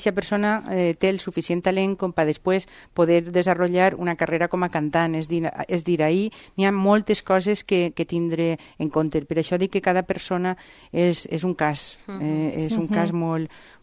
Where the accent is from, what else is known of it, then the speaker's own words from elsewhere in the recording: Valencian Community, Spain; accent: Valencian; que és el que al cervell, en el meu valencià no està mal normalitzat.